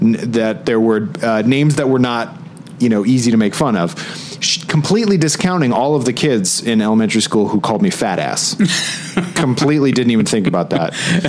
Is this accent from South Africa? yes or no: no; Colorado, United States; Growing up in Colorado, as I did, there was a newscaster in one of the local stations